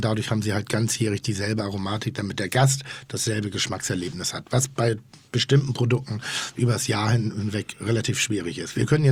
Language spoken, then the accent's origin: German; Northern Germany, Germany; Und ich bin ja Norddeutscher, ich kombiniere sehr gerne Frucht mit Salzigen